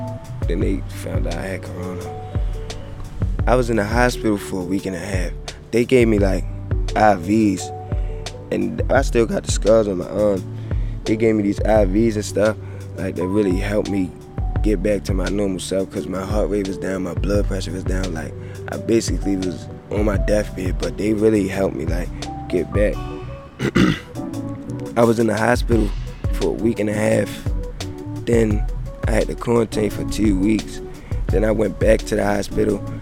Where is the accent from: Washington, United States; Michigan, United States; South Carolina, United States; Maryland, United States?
Maryland, United States; Baltimore; Well, I grew up in West Baltimore, Maryland.